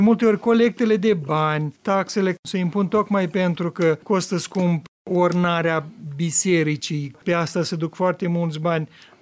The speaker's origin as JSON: {"language": "Romanian", "town": "Cinișăuți", "region": "Chernivtsi Oblast", "country": "Ukraine", "tie": "born or raised there", "said": "În satul meu, Cinișăuți"}